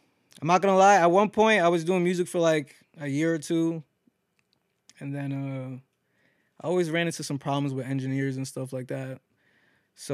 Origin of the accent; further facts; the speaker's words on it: Yonkers, New York, United States; I was born in Yonkers. I was on Riverdale for a long time. And then I migrated.